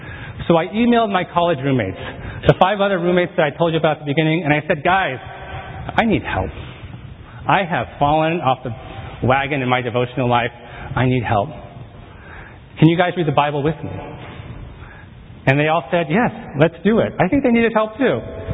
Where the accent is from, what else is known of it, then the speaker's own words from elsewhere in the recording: San Diego, California, United States; you guys know that I grew up in San Diego, and I did not grow up in a Christian home, so I don't really have a home church in San Diego.